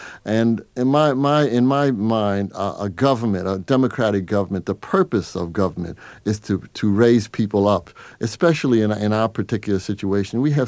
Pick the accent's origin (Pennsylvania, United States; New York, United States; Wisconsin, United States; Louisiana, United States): New York, United States; Harlem; I come out of a community. I grew up in Harlem. I came out of a community of Black and Hispanic women. My parents were of that mix.